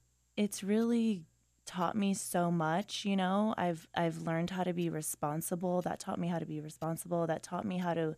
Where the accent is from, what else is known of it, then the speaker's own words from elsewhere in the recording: Los Alamitos, California, United States; also born or lived in Long Beach; I was born in Long Beach, and we lived, actually on a bumpy road, as we like to call it. That was fun to get driven around on. But when I was in middle school, we moved to, a town just a little bit away called Los Alamitos, and that's where I went to high school.